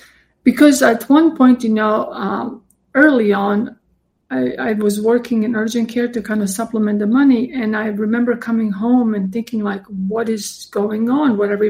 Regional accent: Split, Split-Dalmatia County, Croatia; I remember, you know, being in school and he was coming to visit Split, that's where I'm from.

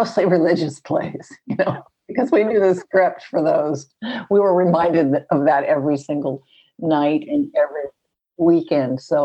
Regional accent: Pasadena, California, United States; also born or lived in Texas / Philadelphia / Guam; Well, I was raised mostly in Pasadena, California. My father was he was in the Navy. So I was born in Texas and we lived in Philadelphia. Then we traveled over to Guam and then we moved back to Pasadena, California.

